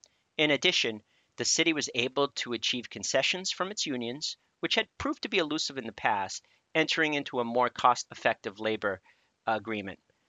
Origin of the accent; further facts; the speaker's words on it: Boston, Massachusetts, United States; One, I am from Boston, and two, I'm a survivor